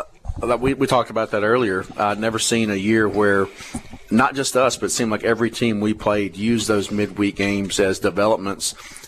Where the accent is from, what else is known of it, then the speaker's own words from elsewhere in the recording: Meridian, Mississippi, United States; growing up in Meridian, Mississippi, Collinsville, went to West Lauderdale, grew up a State fan, went to Meridian Junior College